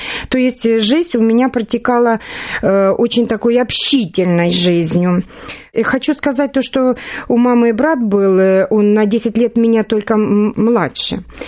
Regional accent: Mykolaiv Oblast, Ukraine; born or raised there

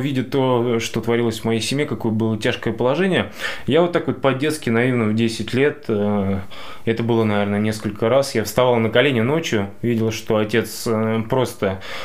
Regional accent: Dedovsk, Moscow Oblast, Russia; мне 31 год. Родился я в Подмосковье, в подмосковном городе Дедовске.

